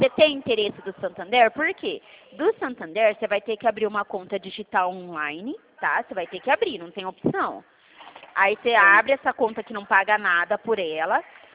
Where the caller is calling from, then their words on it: Dracena, São Paulo, Brazil; tô falando da cidade de Dracena